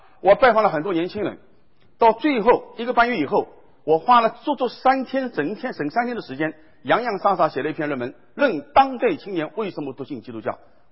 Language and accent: Chinese; China; 所以信仰对我们中国人来讲始终围绕着利益来转，这是很可怕的一件事情，很可悲啊。